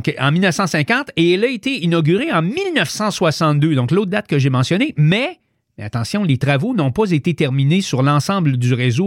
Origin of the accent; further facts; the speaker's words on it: Canada; et on va maintenant s'en venir chez nous au Canada